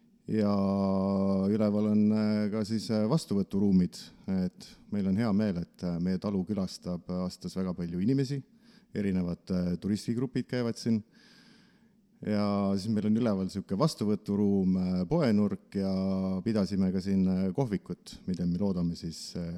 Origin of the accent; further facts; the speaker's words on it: Tihemetsa, Pärnu County, Estonia; Et me oleme ju kõik oleme Pärnumaalt või Pärnus pärit. Mina muidugi olen Tihemetsas Pärnusse läinud.